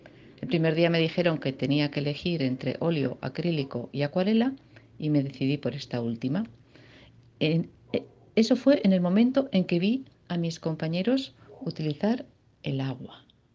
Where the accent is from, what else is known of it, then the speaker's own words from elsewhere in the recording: Leioa, Basque Country, Spain; soy de Lejona, Vizcaya, y he trabajado como secretaria de dirección hasta hace año y medio en que me prejubilé.